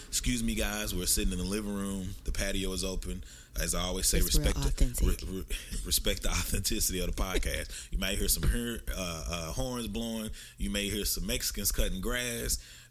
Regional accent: Nigeria; I'm from the Igbo tribe in Nigeria.

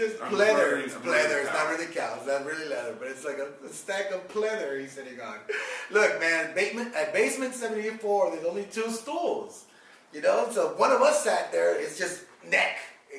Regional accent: San Clemente, California, United States; I like how you told the white dude, but I'm the one from San Clemente.

